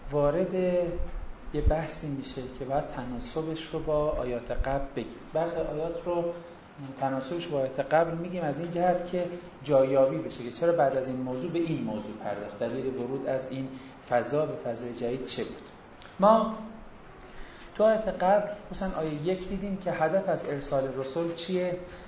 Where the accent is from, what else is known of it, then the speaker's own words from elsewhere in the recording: Iran; گفتم اون عراقه، کیو ما ایرانیم